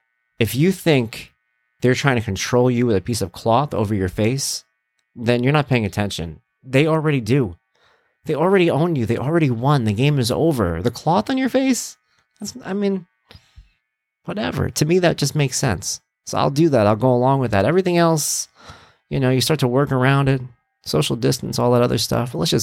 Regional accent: New York City, New York, United States; I'm from New York and I remember the stories about Giuliani telling people it's okay, you could breathe the air.

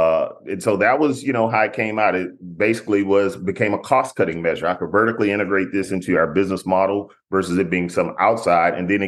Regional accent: Houston, Texas, United States; Now, I'm just a kid growing up in Fifth Ward. If you ever heard the … that's where … they from Fifth Ward in Houston, Texas, right east of downtown. So, you know, I was just a kid from the hood

